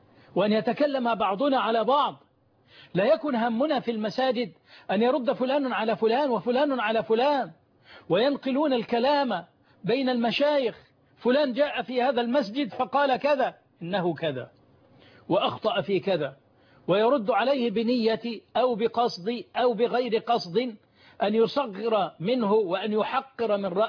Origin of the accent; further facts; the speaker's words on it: Egypt; وعندنا في مصر بالذات متخصصون في إصدار المسميات والألقاب